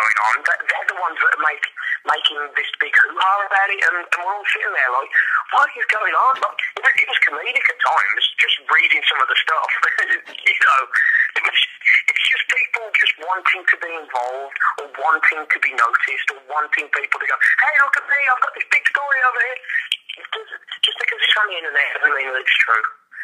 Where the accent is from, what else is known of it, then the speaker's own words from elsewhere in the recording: Birmingham, West Midlands, United Kingdom; my hometown in Birmingham